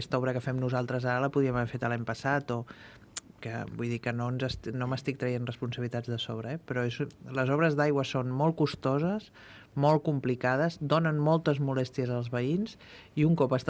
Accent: Catalonia, Spain; Som catalans.

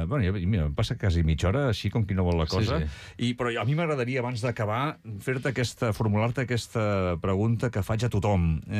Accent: Martorell, Catalonia, Spain; jo sóc de Martorell

